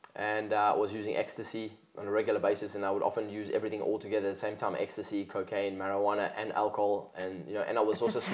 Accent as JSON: {"language": "English", "country": "South Africa", "said": "Well, South Africans are known for being direct."}